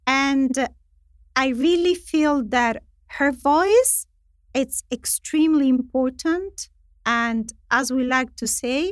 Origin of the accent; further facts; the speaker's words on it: Italy; Italy, which is my home country.